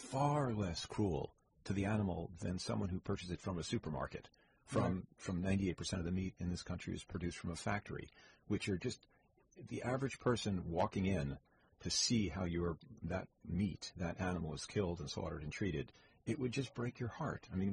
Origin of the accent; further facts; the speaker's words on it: New York, United States; I grew up in New York State. I had a few friends that were hunters.